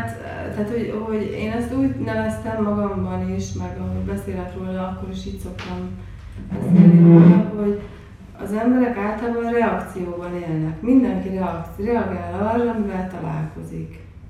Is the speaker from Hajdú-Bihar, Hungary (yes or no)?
yes; Debrecen, Hajdú-Bihar, Hungary; Debreceni vagyok